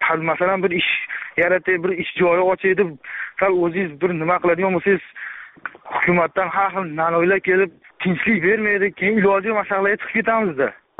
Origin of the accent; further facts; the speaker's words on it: Marhamat, Andijan Region, Uzbekistan; Andijonda Marhamat tumanidanman.